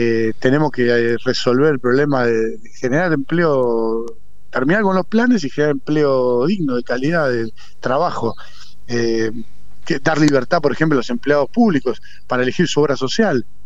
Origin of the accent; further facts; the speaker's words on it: Buenos Aires Province, Argentina; soy bonaerense, vivo en la provincia de Buenos Aires